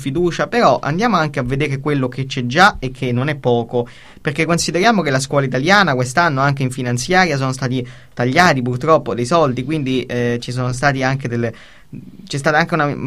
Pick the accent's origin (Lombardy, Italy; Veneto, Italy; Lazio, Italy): Lazio, Italy; Monterotondo; ha parlato molto e anche bene del mio paese, appunto Monterotondo